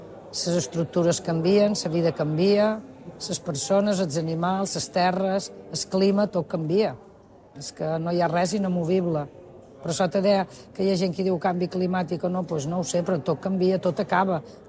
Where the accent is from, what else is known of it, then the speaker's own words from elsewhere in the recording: Mahón, Balearic Islands, Spain; born there; vaig néixer dia 6 de gener de 1960. Vaig néixer a Mahó junt amb un germà. Jo som melliza.